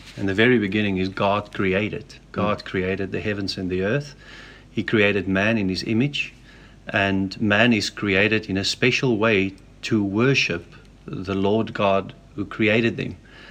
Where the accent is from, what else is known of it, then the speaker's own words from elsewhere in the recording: South Africa; also born or lived in Russia; I grew up in South Africa, obviously. Eventually went to Russia as a missionary.